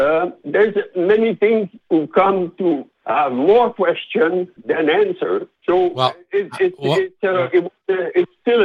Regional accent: Quebec, Canada; English is a second language; now in Vancouver, Canada; because I live in Vancouver now and this happened in Quebec. So when I went back in Quebec to my hometown

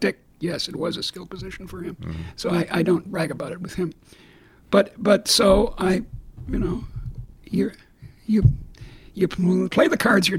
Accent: Boston, Massachusetts, United States; I was born in Boston. Does that mean I stay in Boston all my... Or not born, but I raised in Boston.

